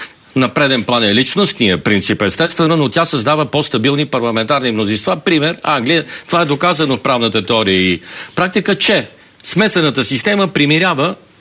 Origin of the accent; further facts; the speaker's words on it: Sofia, Sofia City, Bulgaria; born there; Аз, Илиянче, както знаеш, съм се родил на ПП на София, 50-та година, и имам къща в София от 907-ма.